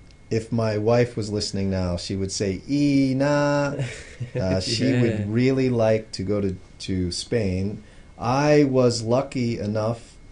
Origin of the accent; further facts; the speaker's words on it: United States; That's my home country.